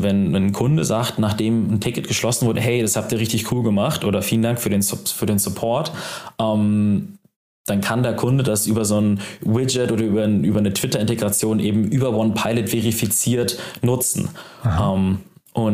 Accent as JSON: {"language": "German", "region": "Hamburg", "country": "Germany", "tie": "born there", "said": "Ich bin ja gebürtiger Hamburger"}